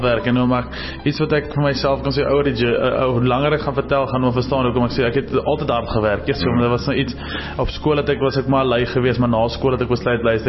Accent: Potchefstroom, North West, South Africa; ek het groot geword in Potchefstroom. My hele familie is nog allemaal daar

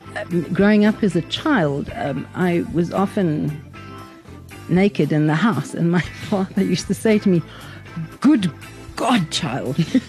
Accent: Durban, KwaZulu-Natal, South Africa; I grew up in Durban. I didn't grow up in Pretoria.

